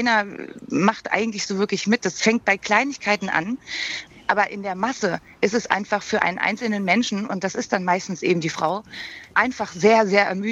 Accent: East Germany, Germany; ich bin aus der DDR, also ich bin in der DDR geboren.

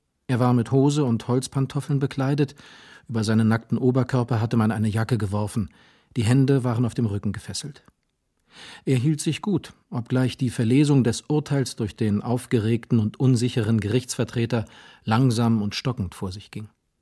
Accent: Brauchitschdorf, Lower Silesian Voivodeship, Poland; Ich bin auf dem Lande aufgewachsen. Mein Vater war Pastor in Brauchitschdorf in Schlesien, einem Heidedorf von 600 Einwohnern.

